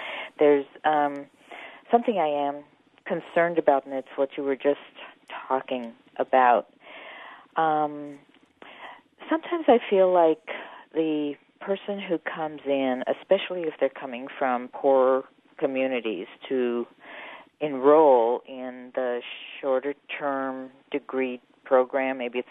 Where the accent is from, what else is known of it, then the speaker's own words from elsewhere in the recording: East Los Angeles, California, United States; I came from East L.A., and I saw firsthand how the junior college was primarily, singularly responsible for moving the Mexican community from poverty